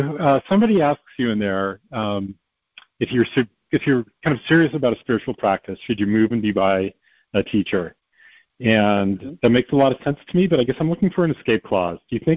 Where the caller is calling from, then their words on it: San Diego, California, United States; from San Diego